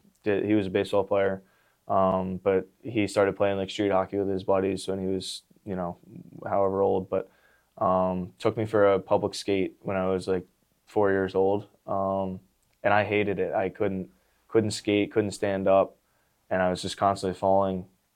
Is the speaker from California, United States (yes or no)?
no; Pennsylvania, United States; But yeah, whenever anyone asks, I just say I'm from Philly.